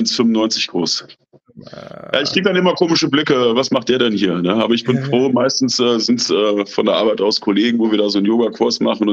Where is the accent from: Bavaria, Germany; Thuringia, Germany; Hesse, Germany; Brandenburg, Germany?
Hesse, Germany; Kassel; aber ich komme aus Kassel und dieses Pendeln.